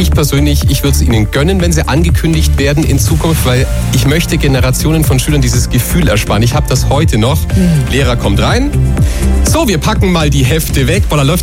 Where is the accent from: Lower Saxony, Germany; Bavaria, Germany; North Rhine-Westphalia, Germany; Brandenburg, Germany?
Bavaria, Germany; Augsburg; ich komme aus Augsburg